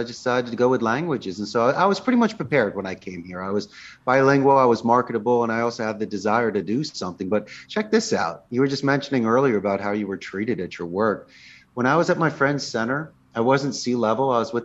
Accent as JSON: {"language": "English", "town": "Philadelphia", "region": "Pennsylvania", "country": "United States", "tie": "born or raised there", "said": "I grew up in the Northeast. I'm a Philly boy."}